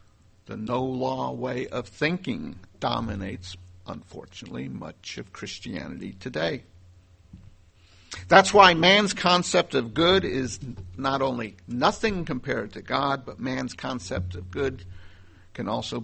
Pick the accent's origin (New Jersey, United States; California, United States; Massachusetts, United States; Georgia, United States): New Jersey, United States; I'm originally from New Jersey, and of course, in the New York newspapers, there were always stories about the mafia when I was back there growing up.